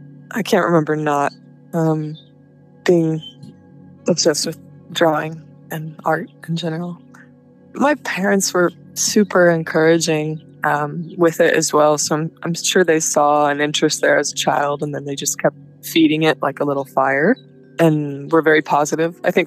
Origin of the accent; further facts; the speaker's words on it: Oregon, United States; No, I'm from like a small town down in southern Oregon. It's very rural. It's kind of a hellhole, honestly.